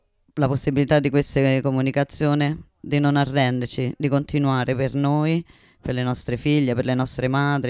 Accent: South Region, Brazil; Italian is a second language; sono del Brasile, del sud del Brasile, uno stato di popolazione in maggioranza bianca, ma che tiene tantissimi migranti, tantissima migrazione

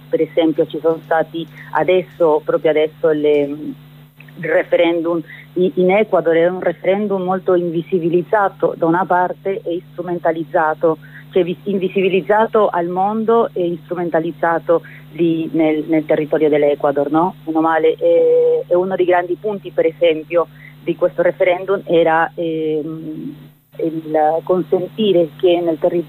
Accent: Peru; Per esempio io sono del Perù

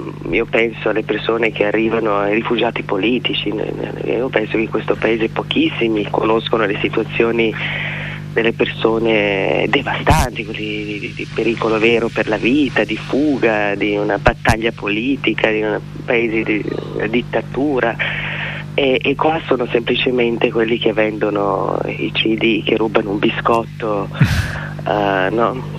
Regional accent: Serbia; Italian is a second language; moved away as an adult; now in Italy; E quando sono arrivata in Italia nel 99, io sono arrivata un mese prima dei bombardamenti, perciò essere serbi era

